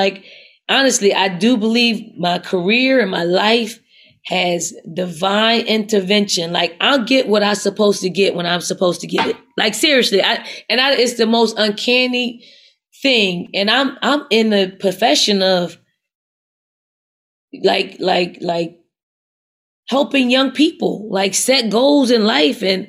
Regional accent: Philadelphia, Pennsylvania, United States; I'm from North Philly. I grew up going to Temple games. I played on their campus like every summer growing up.

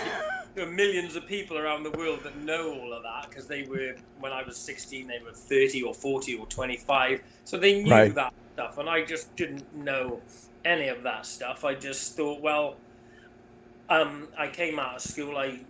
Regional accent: Haverfordwest, Wales, United Kingdom; I started running up a road in my hometown, Haverford West, and I was running up this Broadhaven Road

